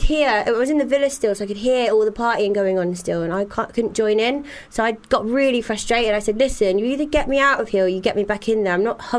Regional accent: Singapore; born there; Or I'll also mention things like my upbringing, where I was born in Singapore, boarding school and then the TV shows

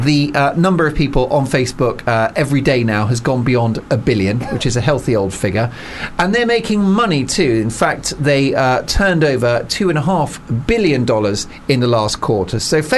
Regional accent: United Kingdom; As a Brit now, I'm feeling very self-flagellating.

